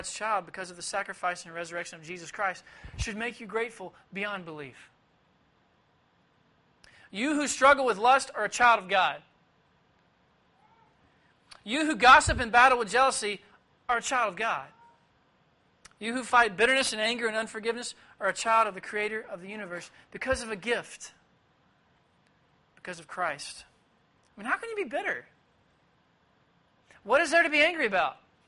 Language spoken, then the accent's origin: English; Tennessee, United States; I just moved back to the Bible Belt. I haven't been here in 4 years. I grew up in Tennessee.